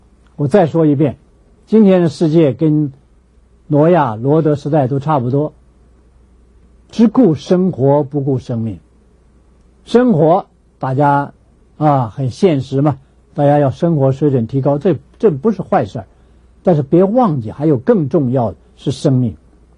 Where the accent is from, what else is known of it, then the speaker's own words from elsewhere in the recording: China; 假如洋教的话，我们中国人何必信他呢？